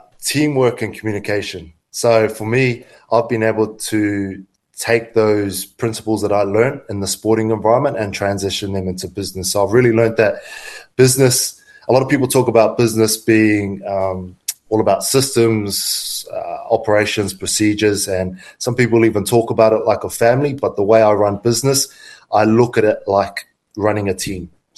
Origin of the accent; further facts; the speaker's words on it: Auckland, New Zealand; Grew up in Auckland, New Zealand. I was your typical half-caste kid back in the day. Had an identity crisis.